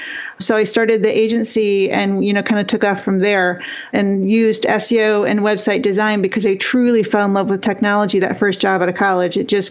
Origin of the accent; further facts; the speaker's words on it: Michigan, United States; I grew up really poor in Northern Michigan